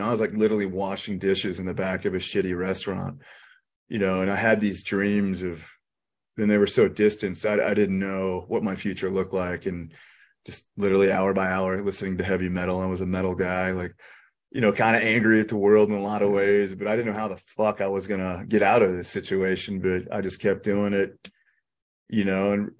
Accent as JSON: {"language": "English", "region": "Kansas", "country": "United States", "said": "I'm from Kansas originally, and this is before cell phones, really, man."}